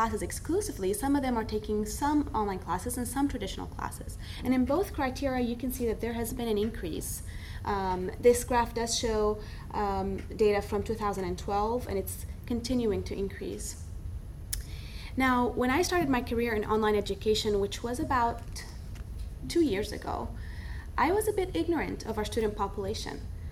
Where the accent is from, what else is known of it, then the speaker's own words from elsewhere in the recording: Riverside, California, United States; I come all the way from Riverside, California.